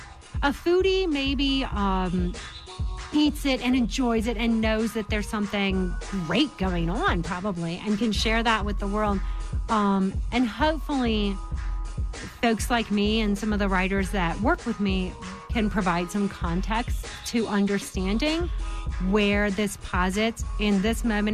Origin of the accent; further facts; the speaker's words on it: St. Louis, Missouri, United States; now in Atlanta, United States; You know, I come from St. Louis, and that scene is a lot smaller and more intimate.